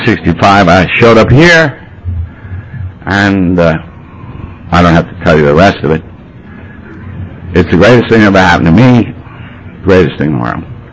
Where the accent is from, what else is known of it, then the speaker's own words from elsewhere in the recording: Ireland; I was brooding because I'm Irish.